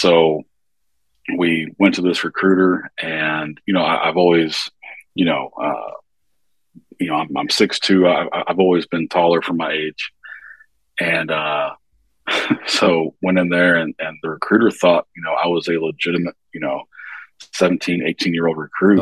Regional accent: Indiana, United States; So I grew up in Indiana, born and raised.

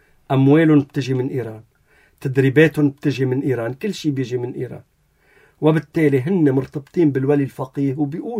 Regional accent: Lebanon

